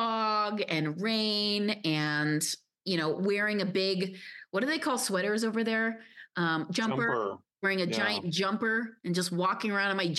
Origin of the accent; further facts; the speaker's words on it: Illinois, United States; also born or lived in overseas; I grew up in Illinois. I mean, after I lived overseas, we came back to Illinois. I ended up going to Champaign-Urbana for college.